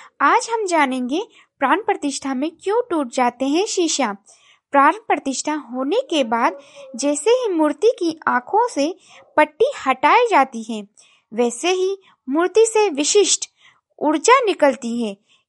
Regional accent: Uttar Pradesh, India; और मैं गोंडा जिले से हूँ।

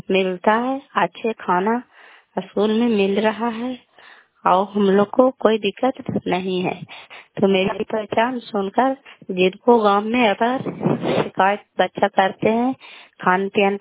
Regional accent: Nalanda, Bihar, India; घर कल्याणपुर बाली, बेलछी पंचायत, प्रखंड चंडी, जिला नालंदा का निवासी हूँ।

